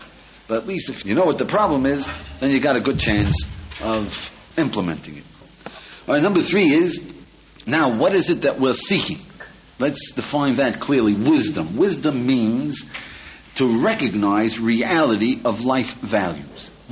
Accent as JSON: {"language": "English", "country": "United States", "said": "I'm an American. You know, I was brought up in Western civilization."}